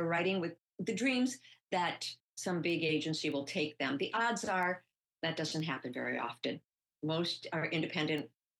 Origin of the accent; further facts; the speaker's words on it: Stillwater, Minnesota, United States; I am part of the White Earth Pebina Band, and I'm come from Stillwater, Minnesota.